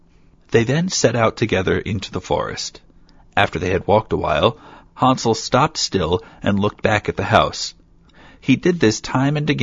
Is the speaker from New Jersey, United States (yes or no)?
yes; New Jersey, United States; I'm originally from New Jersey, I'm sorry.